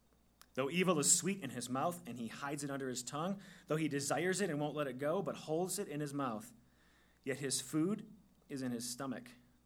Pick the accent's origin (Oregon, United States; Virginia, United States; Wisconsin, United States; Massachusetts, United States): Wisconsin, United States; When I think of curds, I'm like from Wisconsin, right?